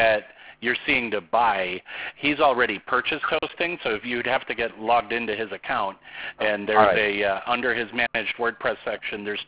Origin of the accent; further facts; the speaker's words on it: Chicago, Illinois, United States; I know. I'm from Chicago. It's a Chicago thing. I talk quickly.